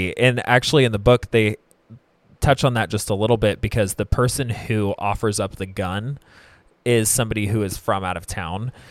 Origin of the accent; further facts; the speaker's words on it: Drain, Oregon, United States; Growing up in Drain, religion's scary.